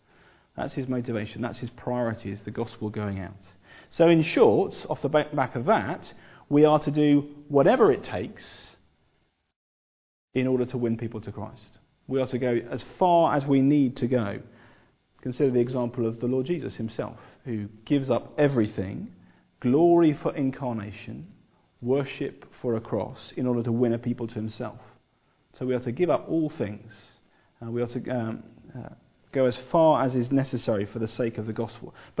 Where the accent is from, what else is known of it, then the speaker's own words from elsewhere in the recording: England, United Kingdom; It's not always something that we're great at doing as English people.